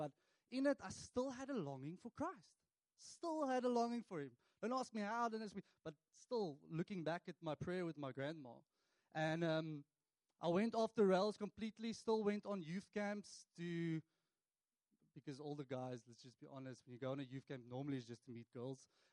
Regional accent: Cape Town, Western Cape, South Africa; now in Mossel Bay, South Africa; So I grew up in Cape Town, not originally from Mossel Bay. I met my wife in Mossel Bay, and then I decided to stay.

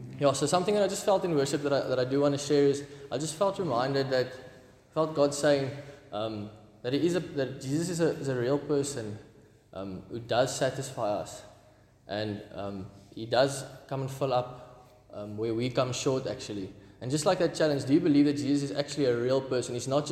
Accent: Stellenbosch, Western Cape, South Africa; born there; I was born in Stellenbosch and just wanted to get away after school

